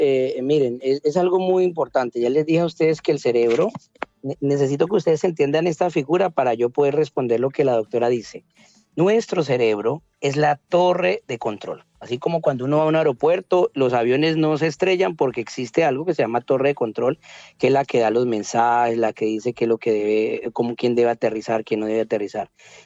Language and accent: Spanish; Colombia; Por ahí alguna vez escuché en mi país, en Colombia